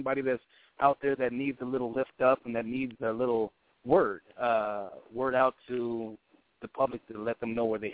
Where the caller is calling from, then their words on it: Hollywood, California, United States; calling from Hollywood, California.